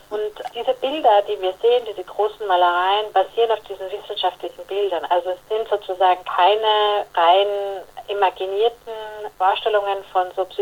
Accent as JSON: {"language": "German", "region": "Vienna", "country": "Austria", "said": "Ich komme ja ursprünglich aus Wien."}